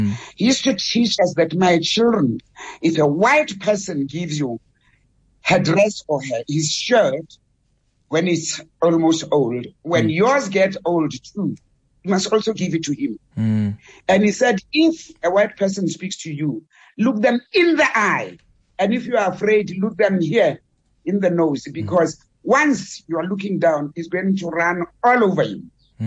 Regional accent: Soweto, Gauteng, South Africa; born there

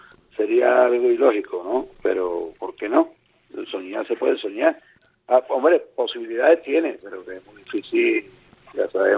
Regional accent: Seville, Andalusia, Spain; Pues como cualquier sevillano

